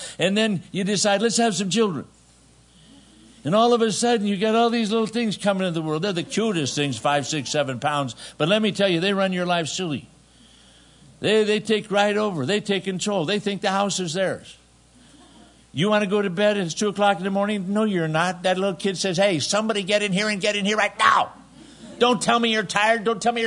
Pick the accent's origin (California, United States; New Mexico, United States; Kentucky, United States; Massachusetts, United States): California, United States; But I remember, like, I lived in California. I grew up in California.